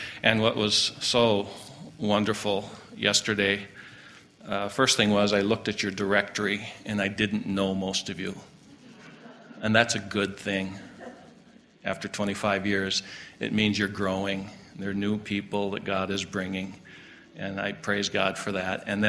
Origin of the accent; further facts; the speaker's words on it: North Dakota, United States; I came from North Dakota. Eastern North Dakota was flat as a pancake.